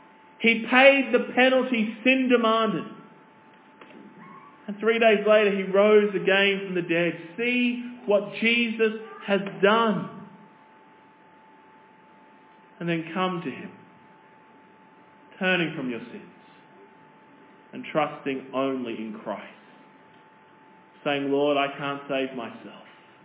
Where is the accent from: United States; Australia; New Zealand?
Australia; I'm an Australian.